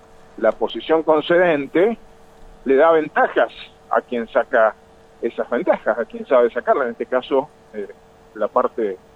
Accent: Argentina; Como argentino, como malvinero

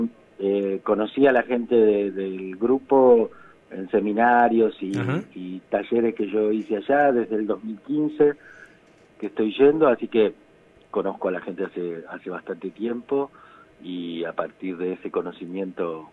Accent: Buenos Aires Province, Argentina; yo soy de capital, de Buenos Aires, de zona oeste en realidad, de la provincia, y estoy yendo para allá.

